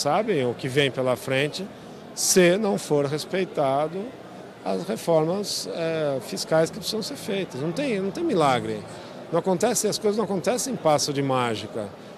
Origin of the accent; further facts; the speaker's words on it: Brazil; Como brasileiro, eu acho das piores coisas que eu estou vivendo.